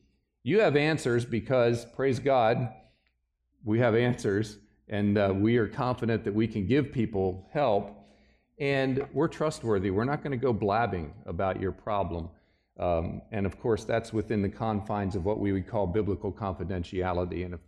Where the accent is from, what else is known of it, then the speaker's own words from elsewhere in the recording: Pennsylvania, United States; oh, I'm from Pennsylvania too. What part of Pennsylvania? And then we talk about family history a little bit. And my family goes back in Pennsylvania, back into the 1600s.